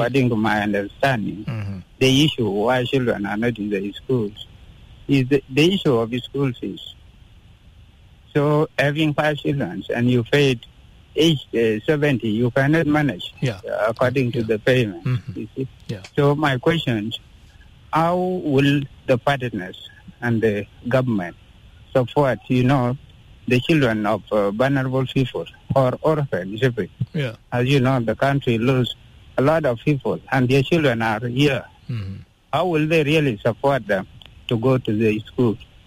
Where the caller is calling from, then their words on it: Kwajok, Warrap, South Sudan; I'm calling from Kwajok.